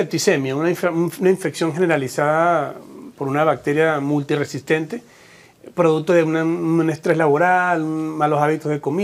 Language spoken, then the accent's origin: Spanish; San Cristóbal, Táchira, Venezuela; also born or lived in Maracaibo; vengo de San Cristóbal, de Venezuela, del estado Táchira. Me considero gocho de nacimiento, pero maracucho de corazón. Viví muchos años en Maracaibo, me formé como médico allá.